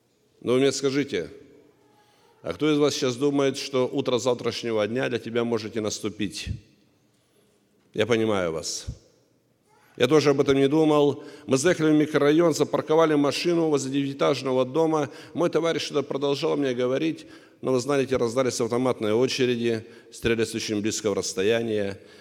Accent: Anapa, Krasnodar Krai, Russia; born or raised there

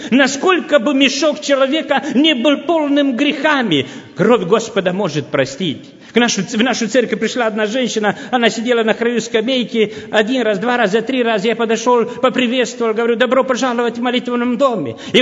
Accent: Moldova; я из Молдавии, недалеко от Кишинева.

